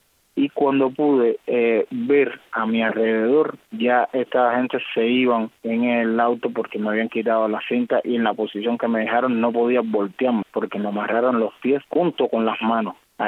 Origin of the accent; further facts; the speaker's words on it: Cuba; soy periodista independiente de Cuba.